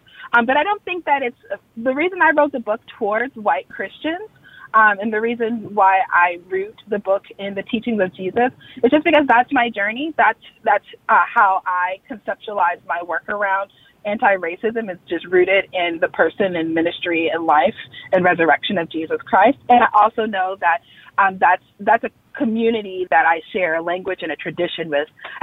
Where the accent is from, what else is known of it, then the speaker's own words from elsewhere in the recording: Texas City, Texas, United States; So I am from Texas. I'm a very proud Texan. And I originally am from a small town in Texas called Texas City, Texas. It's surrounded by refineries.